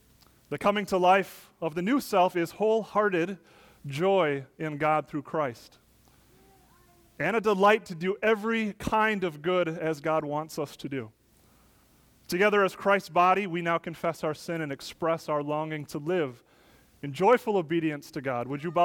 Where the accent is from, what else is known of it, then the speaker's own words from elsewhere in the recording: Wisconsin, United States; We come from the north. We come from Wisconsin.